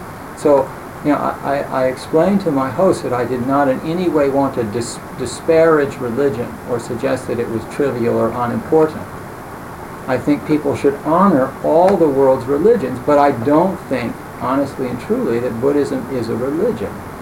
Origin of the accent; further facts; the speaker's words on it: United States; first of all, I'm an American. And, you know, I look, you know, I'm an American.